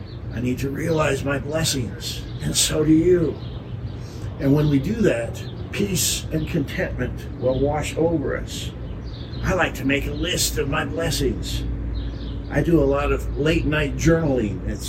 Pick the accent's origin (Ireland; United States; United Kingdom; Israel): United States; born there; I was born in America. I was born white.